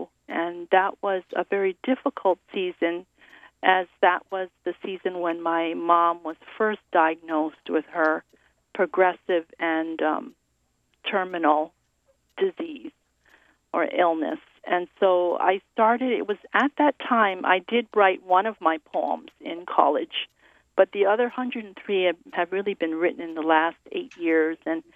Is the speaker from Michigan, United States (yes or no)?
no; Honolulu, Hawaii, United States; Well, I grew up, I'm a local girl, Hapa girl, and I grew up in Honolulu, in Wailea Kahala.